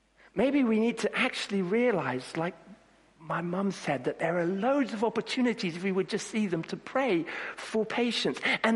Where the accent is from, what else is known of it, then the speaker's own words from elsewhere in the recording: Kenya; When I was growing up, I grew up in Kenya.